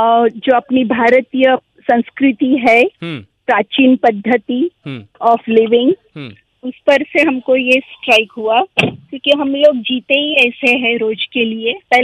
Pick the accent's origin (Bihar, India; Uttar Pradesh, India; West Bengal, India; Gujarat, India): Gujarat, India; also born or lived in Mumbai; basically we are from Gujarat only